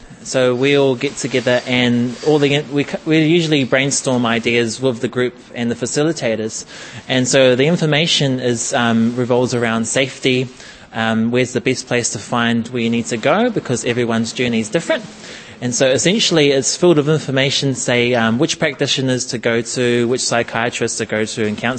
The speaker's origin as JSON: {"language": "English", "region": "Gisborne", "country": "New Zealand", "lives_now": "Wellington, New Zealand", "said": "I'm originally from Gisborne. Been living in Wellington for about 10 years now."}